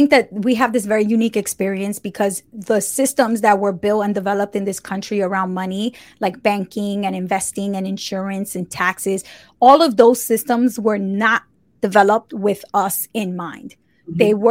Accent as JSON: {"language": "English", "town": "New York City", "region": "New York", "country": "United States", "tie": "born or raised there", "said": "So my book is kind of a combination of stories of my upbringing and growing up in New York City"}